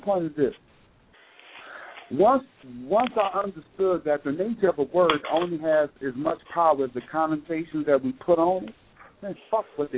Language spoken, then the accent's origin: English; the South, United States; and I'm from the South, but I don't like speaking to motherfuckers.